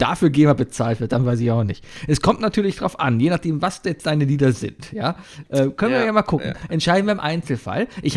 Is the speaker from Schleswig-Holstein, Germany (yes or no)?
no; Cologne, North Rhine-Westphalia, Germany; So als Kölner